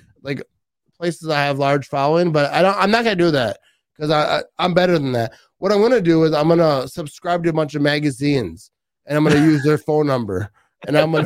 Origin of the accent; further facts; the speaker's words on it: Green Bay, Wisconsin, United States; born there; So I was actually born in Green Bay, but like